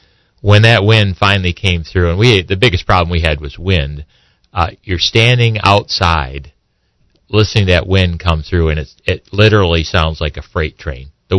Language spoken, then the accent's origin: English; Philadelphia, Pennsylvania, United States; Well, I come from a well-known city called Philadelphia.